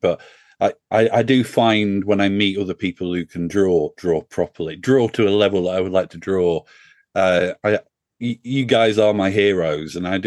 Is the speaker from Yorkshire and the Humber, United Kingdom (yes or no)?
yes; Doncaster, Yorkshire and the Humber, United Kingdom; I'm from Doncaster, so you know, a trip to Leeds means I can see my parents and parent.